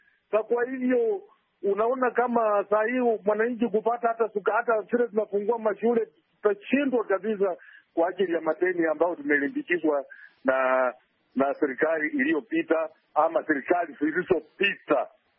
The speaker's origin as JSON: {"language": "Swahili", "town": "Malakisi", "region": "Bungoma County", "country": "Kenya", "said": "Natoka Sango ya Malagizi, Bungoma, Kenya."}